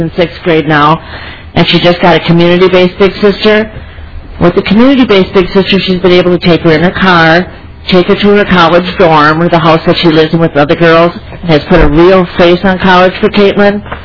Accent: St. Paul, Minnesota, United States; Mr. Chair, and I'm from St. Paul.

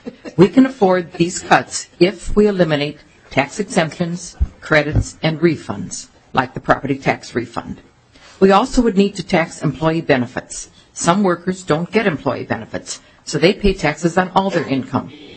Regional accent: Brooklyn Center, Minnesota, United States; I'm from Brooklyn Center.

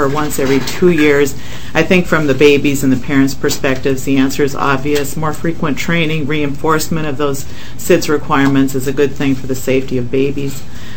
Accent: Minneapolis, Minnesota, United States; I'm an attorney from Minneapolis, Minnesota

